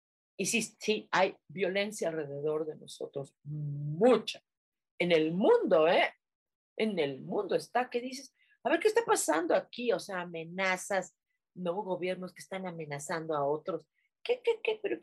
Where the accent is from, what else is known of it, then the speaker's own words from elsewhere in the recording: Mexico; ¿Cuántos años tienes viviendo en México? Yo, toda mi vida.